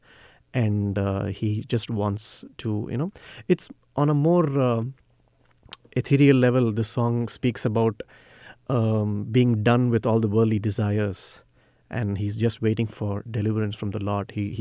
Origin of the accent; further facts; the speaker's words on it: Tamil Nadu, India; first language Tamil; So I'm from Tamil Nadu, so the language we speak is Tamil.